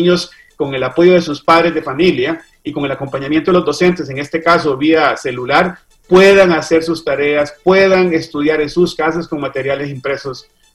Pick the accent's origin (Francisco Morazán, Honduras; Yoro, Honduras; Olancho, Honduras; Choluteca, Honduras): Olancho, Honduras; Juticalpa; Yo soy de Juticalpa-Olancho.